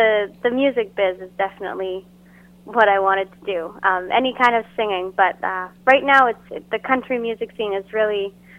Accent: Dieppe, New Brunswick, Canada; also born or lived in Toronto; Yes, I am from Dieppe, New Brunswick. Okay. I did live in Toronto for 3 years.

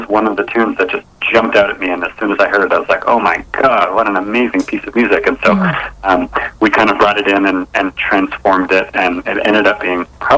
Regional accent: Canada; this could have come from being Canadian

